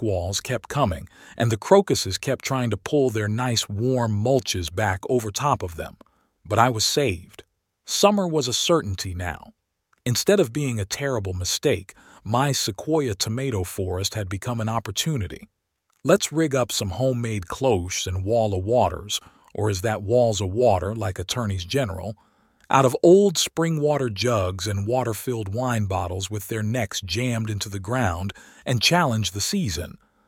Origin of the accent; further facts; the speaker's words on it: Philadelphia, Pennsylvania, United States; I grew up in Philadelphia, where my grandfather taught me to encourage our National League boys of summer